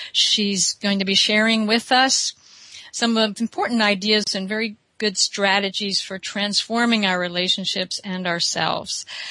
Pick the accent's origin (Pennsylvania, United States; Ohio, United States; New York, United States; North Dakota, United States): Pennsylvania, United States; Philadelphia; She was born in Philadelphia, my hometown